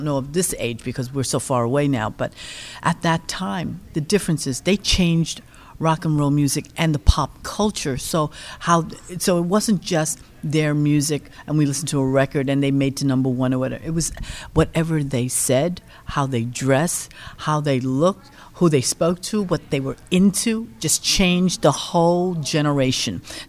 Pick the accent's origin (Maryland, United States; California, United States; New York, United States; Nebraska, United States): New York, United States; New York City; I was born in New York. I was born in Harlem. I was raised in Harlem, in Spanish Harlem.